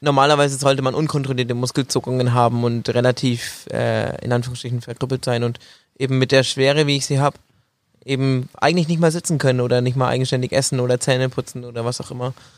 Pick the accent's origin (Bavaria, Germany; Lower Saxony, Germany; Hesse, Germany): Bavaria, Germany; Bamberg; born there; Mein Geburtsort ist die schöne Stadt Bamberg in Bayern.